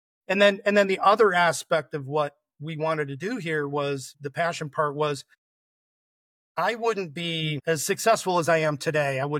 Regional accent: Michigan, United States; so we're from Michigan. We've still got a place in Michigan. We're also in Florida.

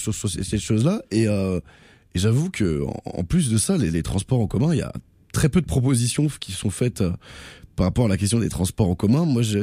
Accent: France; now in Quebec, Canada; Vous avez reconnu à ma voix, je viens de France

